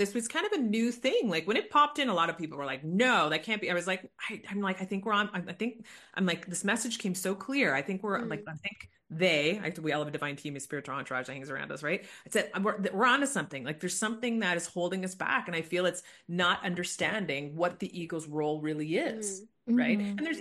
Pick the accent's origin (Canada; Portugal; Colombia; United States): Canada; So I am Canadian, eh? So, and I do live in Canada, which most people do. People think I spend a lot of time in California, but I do live in Canada.